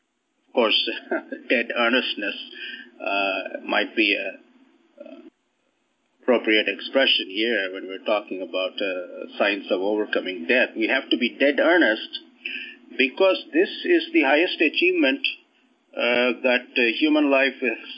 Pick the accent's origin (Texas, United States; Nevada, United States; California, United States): Nevada, United States; Las Vegas; I'm from Las Vegas here, so there's poker and there's the expression in poker